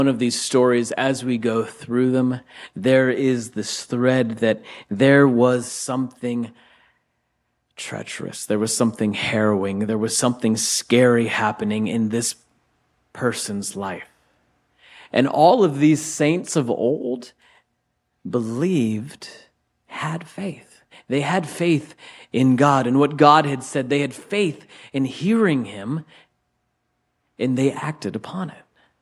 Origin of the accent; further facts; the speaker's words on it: Ohio, United States; I'm from Ohio, and there's a spot in Ohio called Canton, Ohio.